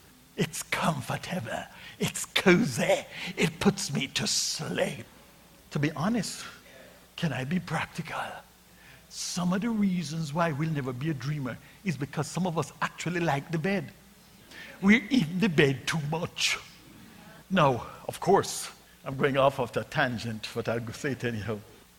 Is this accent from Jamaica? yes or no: yes; Jamaica; By the way, you know I come from Jamaica. The government wasn't doing nothing for us.